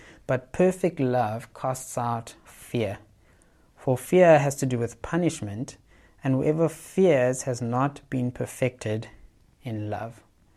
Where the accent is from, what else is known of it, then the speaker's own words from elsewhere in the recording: South Africa; I'm not from South Africa as well. Well, I am from South Africa, but I have this fear.